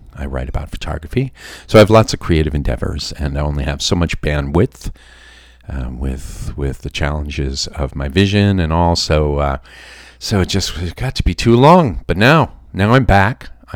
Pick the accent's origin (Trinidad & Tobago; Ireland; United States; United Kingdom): Ireland; I am Irish, born and raised in County McGowan in the northwestern southern part of West Ireland.